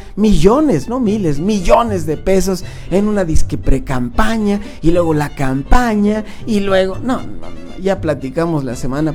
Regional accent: Mexico

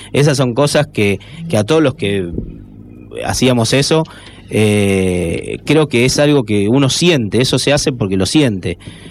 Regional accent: San Fernando, Buenos Aires Province, Argentina; also born or lived in Salto / Don Torcuato; Y yo vivía en Buenos Aires. O sea, nací en Salto, pero mis hijos se fueron... yo tenía 2 años, se fueron a vivir a Buenos Aires, y en San Fernando vivía, y perdón, en Doctor, vivía en San Fernando y después en Don Torcuato

